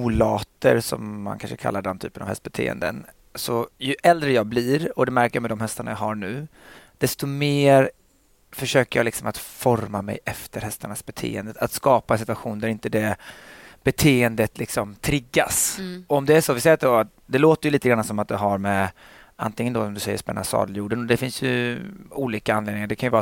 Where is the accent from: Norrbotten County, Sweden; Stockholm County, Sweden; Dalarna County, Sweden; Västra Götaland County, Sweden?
Västra Götaland County, Sweden; Gothenburg; För hemma i Göteborg så var jag ofta och tränade på morgonen.